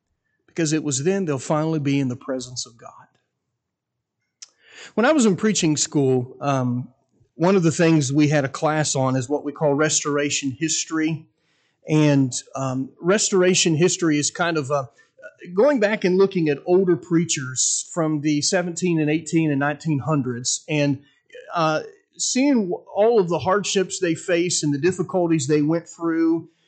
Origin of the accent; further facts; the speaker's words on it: Columbus, United States; I grew up in Columbus where it's flat and you can just see for miles.